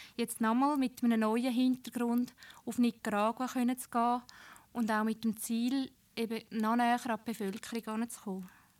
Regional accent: Switzerland; dass wir als Schweizer Gruppe mit nicaraguanischen Leuten zusammen geschafft haben.

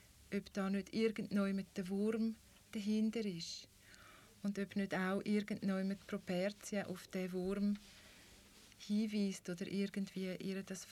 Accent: Italy; weil ich bin auch Italienerin.

